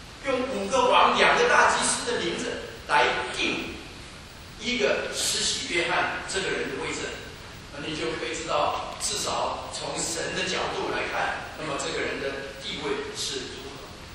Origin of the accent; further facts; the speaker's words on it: China; 虽然我们是中国人